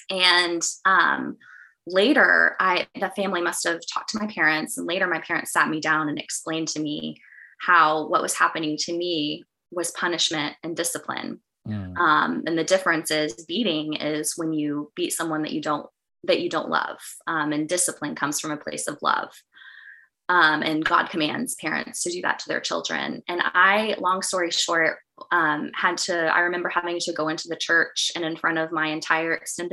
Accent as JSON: {"language": "English", "town": "Springdale", "region": "Arkansas", "country": "United States", "tie": "born or raised there", "said": "but I grew up in Northwest Arkansas, a little town called Springdale."}